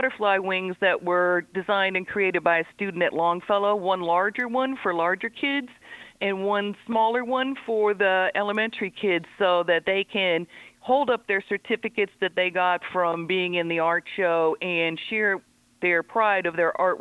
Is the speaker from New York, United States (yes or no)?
no; Lorain, Ohio, United States; like it was when I grew up in Lorraine